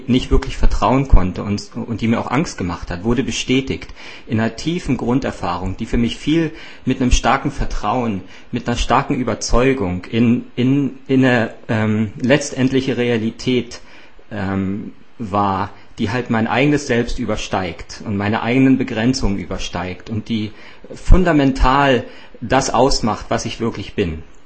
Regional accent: East Germany, Germany; Ich bin eigentlich als Atheist groß geworden in Ostdeutschland. Also eine göttliche Dimension gab es eigentlich gar nicht. Ja, ich bin unglaublich materiell erzogen worden.

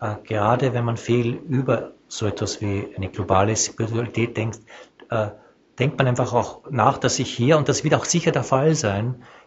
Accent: Austria; Sie als Schweizer, ich als Österreicher

